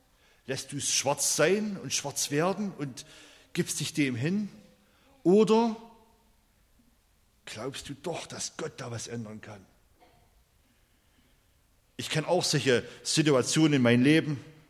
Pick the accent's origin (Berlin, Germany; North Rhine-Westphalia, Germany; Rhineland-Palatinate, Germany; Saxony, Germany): Saxony, Germany; Also zähle ich als Erzgebirgler 1 und 1 zusammen.